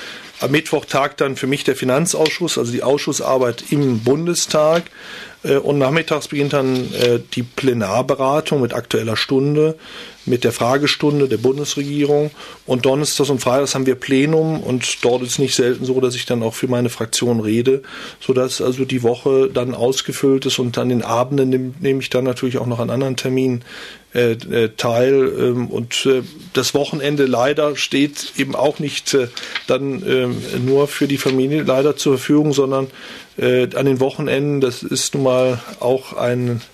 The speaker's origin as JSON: {"language": "German", "region": "Rhineland", "country": "Germany", "tie": "born or raised there", "said": "Ich bin ja selbst gebürtiger Rheinländer."}